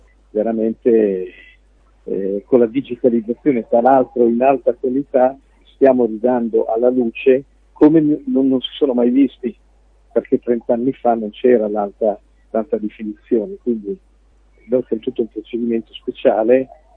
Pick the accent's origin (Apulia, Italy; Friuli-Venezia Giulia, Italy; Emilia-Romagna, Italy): Emilia-Romagna, Italy; Bologna; now in Ravenna, Italy; io sono un emiliano, un bolognese, che in questi ultimi anni si è trasferito a Ravenna